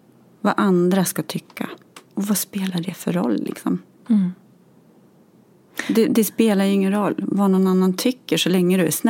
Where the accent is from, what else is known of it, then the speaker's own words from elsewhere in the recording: Gävle, Gävleborg County, Sweden; Men jag är från Gävle från början.